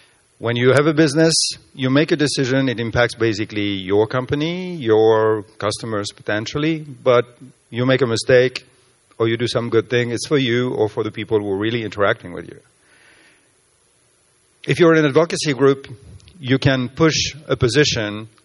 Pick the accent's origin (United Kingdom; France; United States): France; I come from France.